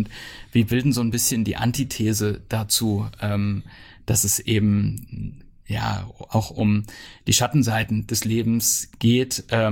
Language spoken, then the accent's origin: German; Rasdorf, Hesse, Germany; Also ich bin ja gebürtiger Rasdorfer und wenn man in Rasdorf groß wird, dann wird man mit Geschichte groß. Das ist einfach ein geschichtsträchtiger Ort.